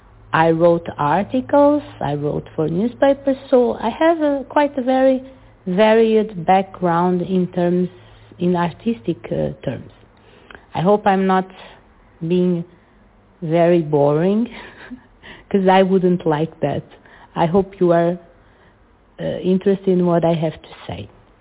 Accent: Portugal; accent: Portuguese; English is a second language; I'm from Portugal. I have a very strong accent because I didn't learn English with a native speaker, so I have a strong Portuguese accent

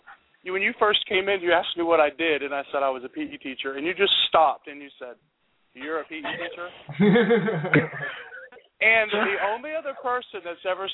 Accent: Sebring, Florida, United States; I'm from Sebring, Florida.

